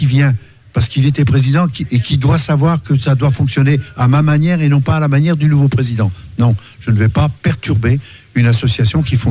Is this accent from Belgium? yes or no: no; Brittany, France; now in Challans, France; Ouais, je suis breton des Côtes d'Armor.